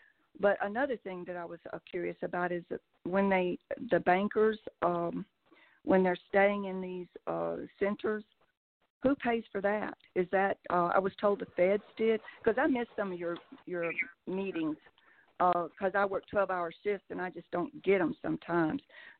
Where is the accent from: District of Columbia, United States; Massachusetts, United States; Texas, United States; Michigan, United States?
Texas, United States; also born or lived in Florida; yeah, I am from Texas. That is a Texas number, but don't confuse me with these slow Texans. I'm actually a transfer from Florida